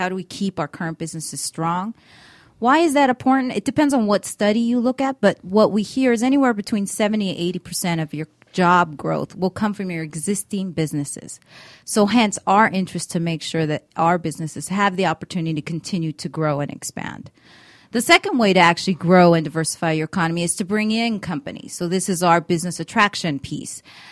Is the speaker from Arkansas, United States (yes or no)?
no; California, United States; Was born and raised in California, did my undergraduate degree also in California at the Claremont Colleges